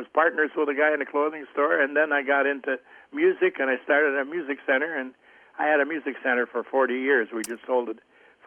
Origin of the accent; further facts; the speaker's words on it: Quebec, Canada; born there; I was born in Quebec, Canada, in the French area of Canada, in 1935.